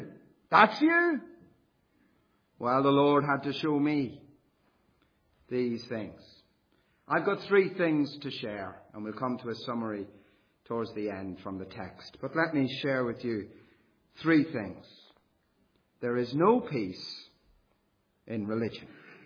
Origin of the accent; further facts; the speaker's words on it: County Louth, Ireland; born there; I was born in Ireland, in the Republic of Ireland, just down the road, if you like, near Dundalk, a small village, in 1975.